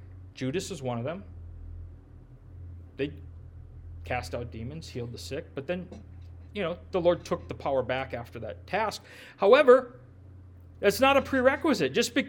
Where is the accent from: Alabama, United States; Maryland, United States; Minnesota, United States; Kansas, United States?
Minnesota, United States; Yeah, I grew up in the Midwest, Minnesota.